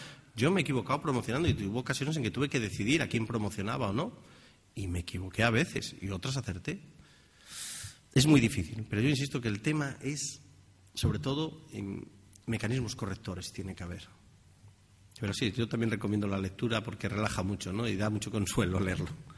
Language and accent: Spanish; Asturias, Spain; now in Galicia, Spain; Leo perfectamente el gallego, pero non lo hablo bien. Soy de Asturias, llevo 2 años aquí